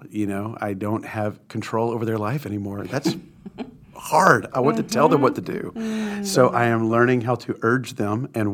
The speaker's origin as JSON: {"language": "English", "town": "Waco", "region": "Texas", "country": "United States", "tie": "born or raised there", "said": "I'm from Waco, Texas, born and raised."}